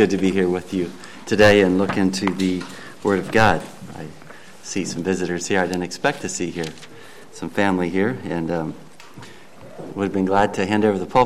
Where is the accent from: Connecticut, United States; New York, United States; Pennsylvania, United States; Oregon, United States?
Pennsylvania, United States; Hollidaysburg; And we come from Hollidaysburg.